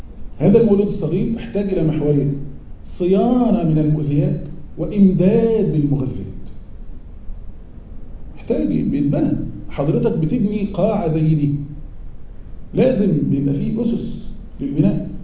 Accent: Egypt; born there; أنا مثلا مولود في مصر، أتنقل بين دبي ومصر والمغرب

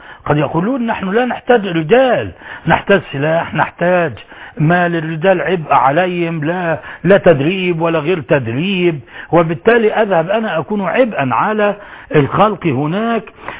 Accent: Egypt

